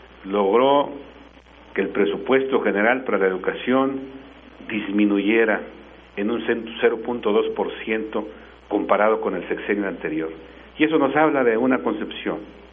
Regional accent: Mexico; aquí los beneficiarios no son los mexicanos, no somos los mexicanos

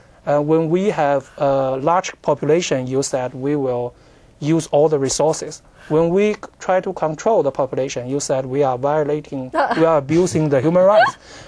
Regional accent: Shanxi, China; English is a second language; I'm from Shanxi province. It's a western province in China. It's also an economic backward province in China.

